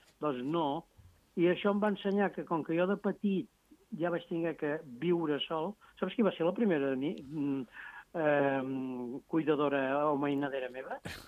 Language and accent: Catalan; Catalonia, Spain; jo sóc català perquè ella vivia aquí, si no, jo no hagués estat català.